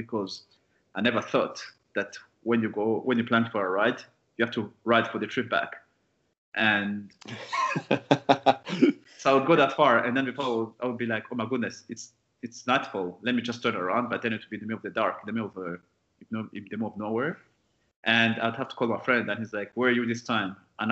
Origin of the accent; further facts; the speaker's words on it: Kenya; also born or lived in Rwanda / South Africa; now in Canada; So I moved to Canada 18 years ago. So I've been a Canadian for many years. I was born in Rwanda, but grew up in Kenya and South Africa. And eventually, you know, my parents moved us here in Canada.